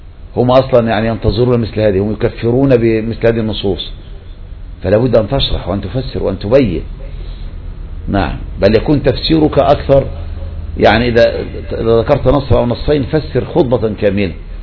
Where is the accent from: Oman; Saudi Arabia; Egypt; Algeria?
Egypt; بلدنا مصر